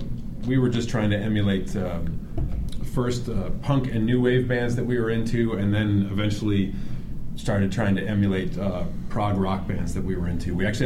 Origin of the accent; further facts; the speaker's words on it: Trumansburg, New York, United States; This was Trumansburg, New York, which I tell people I'm from Ithaca when people ask, because Cornell is there